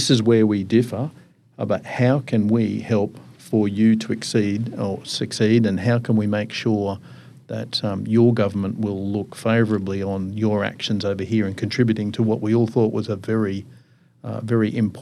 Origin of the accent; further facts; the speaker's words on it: Australia; delegated to me as the Australian inside the Five Eyes